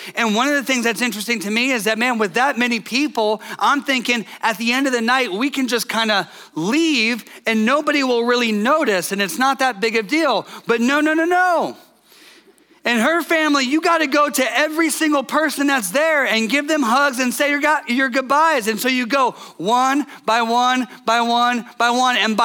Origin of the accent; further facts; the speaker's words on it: Columbus, Ohio, United States; For me, I grew up in Columbus, Ohio. My grandparents lived in Cleveland, Ohio